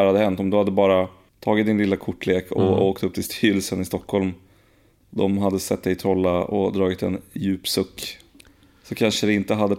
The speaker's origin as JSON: {"language": "Swedish", "town": "Molve", "region": "Koprivnica-Križevci County", "country": "Croatia", "tie": "born or raised there", "lives_now": "Sweden", "said": "Det tror jag var när jag var på bybiografen i min hemby Molve i Kroatien."}